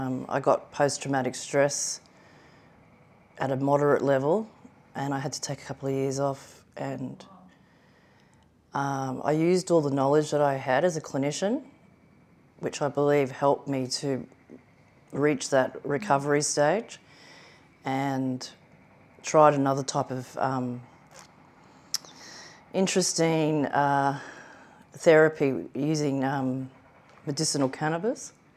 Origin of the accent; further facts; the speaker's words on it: Brisbane, Queensland, Australia; Well, growing up in Brisbane and having the Gold Coast as my backyard, we were always at the beach.